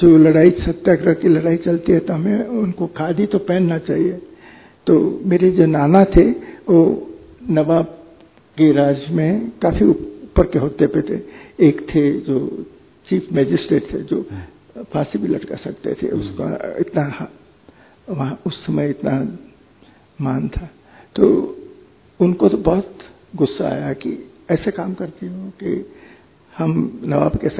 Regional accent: Palanpur, Gujarat, India; और उस समय पालनपुर के अंदर जहाँ मेरा वतन था वहाँ पानी बहुत कम होता था

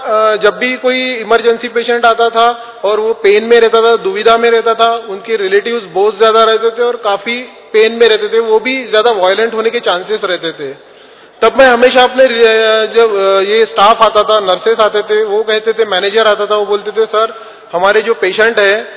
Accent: Maharashtra, India; now in Karnataka, India; मैं महाराष्ट्र से हूँ, फिलहाल कर्नाटका में एक छोटे से एरिया में हार्ट स्पेशलिटी यूनिट चला रहा हूँ।

